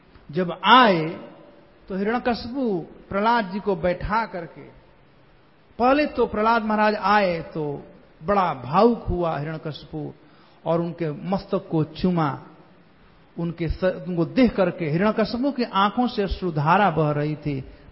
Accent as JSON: {"language": "Hindi", "region": "Bihar", "country": "India", "said": "कहा जाता है हमारे यहां बिहार में पेट पोछवा है"}